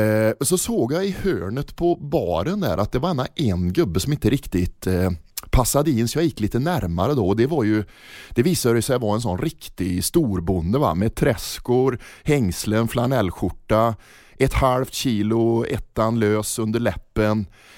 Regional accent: Grästorp, Västra Götaland County, Sweden; Jag kommer ifrån Grästorp.

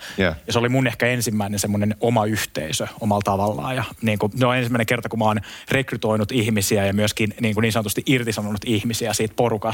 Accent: Helsinki, Uusimaa, Finland; mä oon kasvanut Pitäjänmäessä, joka on tuolla niin kuin Espoon ja Helsingin rajamailla. Niin sieltä ponnistanut.

